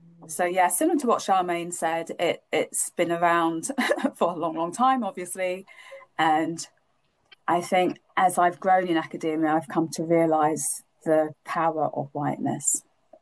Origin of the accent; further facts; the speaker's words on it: United Kingdom; what it meant to be a black woman growing up in the UK.